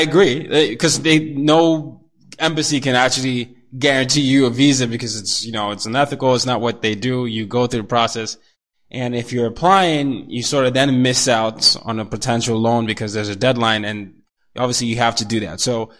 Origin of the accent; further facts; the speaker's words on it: Nigeria; also born or lived in Asia; I'm a Nigerian. You know, I grew up partly in Asia as well as in Africa.